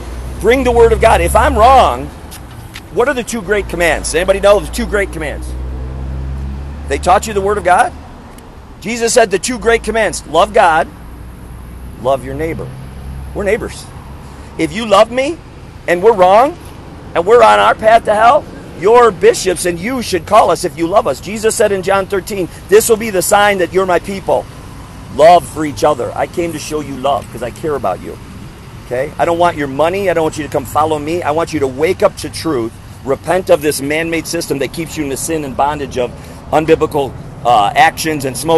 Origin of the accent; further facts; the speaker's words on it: Wisconsin, United States; We're originally from central Wisconsin. We have a small homestead in central Missouri.